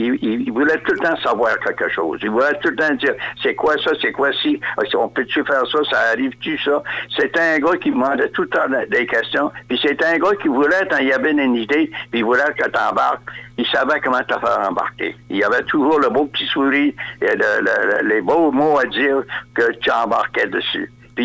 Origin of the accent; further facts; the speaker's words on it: Chihuahua, Mexico; French is a second language; now in Canada; parce que moi, j'arrivais de Chihuahua, je ne parlais pas un mot français